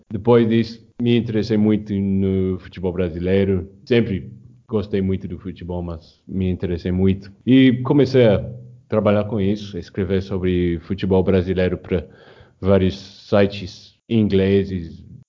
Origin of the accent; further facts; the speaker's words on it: London, United Kingdom; Portuguese is a second language; moved away as an adult; now in São Paulo, Brazil; Nós dois moramos aqui em São Paulo. Eu sou de Londres, eu cresci em Londres.